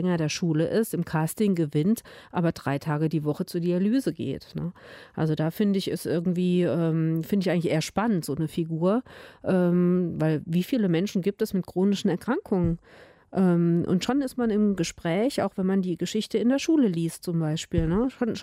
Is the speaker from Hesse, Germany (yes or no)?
no; Rhineland-Palatinate, Germany; Und der spielt in der Pfalz, also da, wo ich herkomme